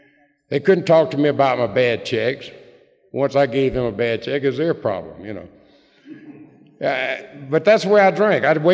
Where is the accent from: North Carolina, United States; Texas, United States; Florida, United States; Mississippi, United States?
Mississippi, United States; state of Mississippi proclaimed it … And the mayor and the board of aldermen in my hometown issued another proclamation.